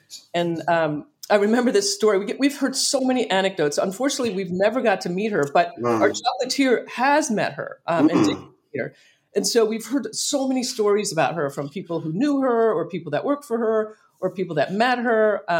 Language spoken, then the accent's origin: English; Pennsylvania, United States; I grew up near in Pennsylvania, but when I was a kid, we lived near Hershey.